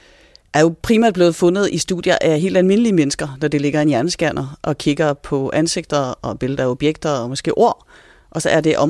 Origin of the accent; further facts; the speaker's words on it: Norway; Danish is a second language; now in Denmark; Jeg kommer oprindeligt fra Norge, men har boet i Danmark nu i 20 år.